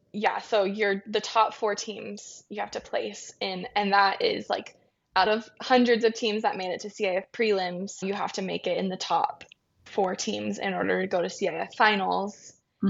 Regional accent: California, United States; moved away as an adult; also born or lived in Utah; So I grew up in Southern California. That's where I lived most of my childhood. And then after high school, I moved to Utah

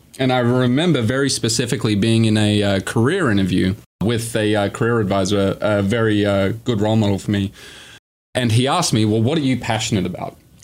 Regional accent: Australia; now in Kansas City, United States; So I moved over to Kansas City from Australia about 7 years ago.

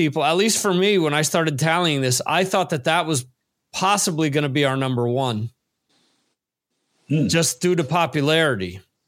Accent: New Jersey, United States; this is a band from my home state of New Jersey

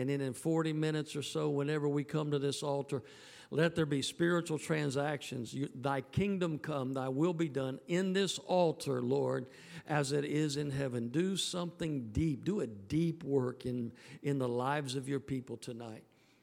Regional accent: North Carolina, United States; It happened in my home state where I live, down the road from me in Greensboro, North Carolina.

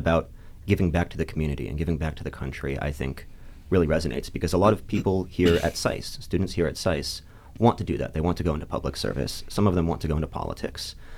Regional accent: United States; As an American, I have to say I'm a little bit jealous.

